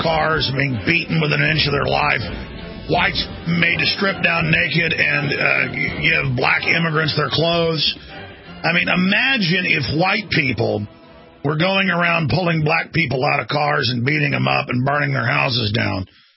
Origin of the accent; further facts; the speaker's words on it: Dallas, Texas, United States; I've been racially attacked growing up in Dallas.